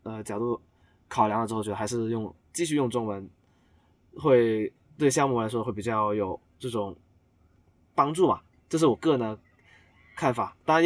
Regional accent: Guangdong, China; 因为我从小到大在广东这里长大嘛，然后呢可能就受这种文化的影响，

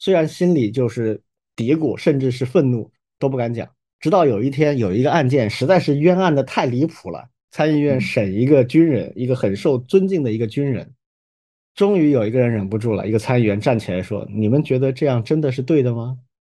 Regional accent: China; 他不是问的乌克兰人，也不是问的我们中国人

